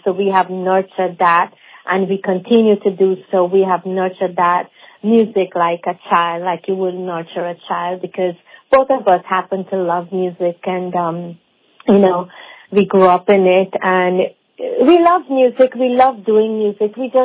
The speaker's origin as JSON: {"language": "English", "town": "Vredenhoop", "region": "Essequibo Islands-West Demerara", "country": "Guyana", "tie": "born or raised there", "said": "Actually, I grew up in Vredenhoop, and the pundit there was Pandit B.D. Nasir, and … so the temple we used to go to was in Vredenhoop"}